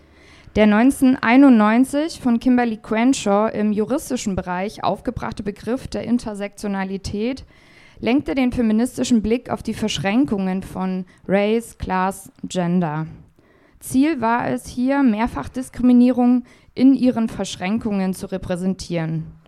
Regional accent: Brandenburg, Germany; Ich komme aus der Lausitz ursprünglich, also aus Brandenburg, und irgendwie fühlt sich das immer so an, ein bisschen wie da, wo ich herkomme hier.

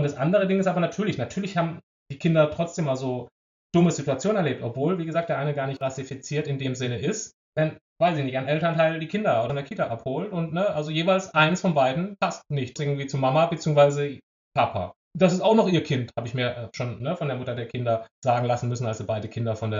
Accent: Baden-Württemberg, Germany; ich bin am Fuße des Schwarzwalds groß geworden.

